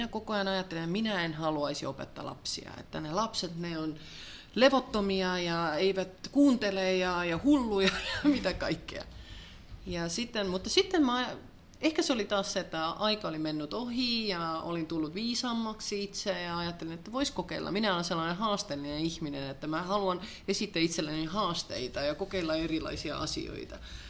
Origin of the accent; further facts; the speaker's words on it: Tallinn, Harju County, Estonia; Finnish is a second language; Olen Tallinnasta, joo.